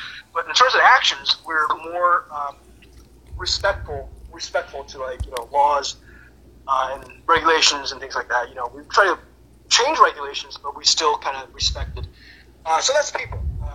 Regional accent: Sichuan, China; I remember there was a place where I grew up in Sichuan.

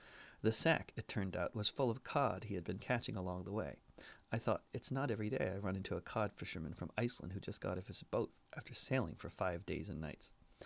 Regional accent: New England, United States; Now, I grew up in New England, and I'm deeply familiar with maple syrup

